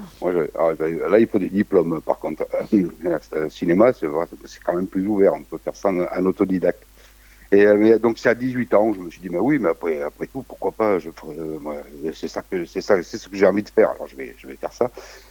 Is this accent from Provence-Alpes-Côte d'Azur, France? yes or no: yes; Provence-Alpes-Côte d'Azur, France; C'était une comédie qui racontait une année de la vie d'un village provençal, un village un peu moitié imaginaire et moitié réel, puisque je filmais les vrais gens de mon village.